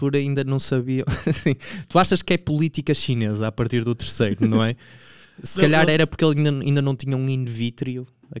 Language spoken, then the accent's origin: Portuguese; São Mamede, Portugal; Eu já vi São Mamede em festa, onde eu cresci.